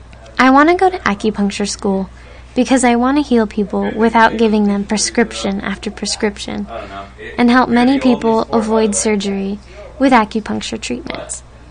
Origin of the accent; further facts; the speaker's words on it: Dana Point, California, United States; I grew up in Orange County, Dana Point to be exact, and I graduated from high school there in 2003. It's a fairly small beach town